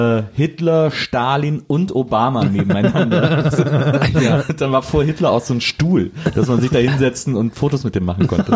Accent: Germany; Aber als Deutscher ist man dann schon so sehr unangenehm berührt.

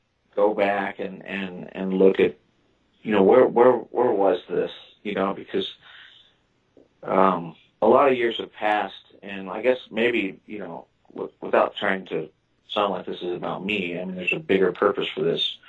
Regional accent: Illinois, United States; now in Phoenix, United States; I'm from the Midwest. I'm from a small little town in southern Illinois. You might be able to tell by my accent a little bit. It seems to stick with me. So that's where I was born and raised, and I currently reside in Phoenix, Arizona.

